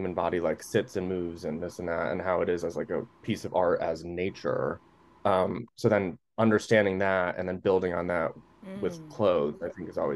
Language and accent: English; Connecticut, United States; put me in art classes outside of school, at this place called the Connecticut Art School, because I grew up in Connecticut.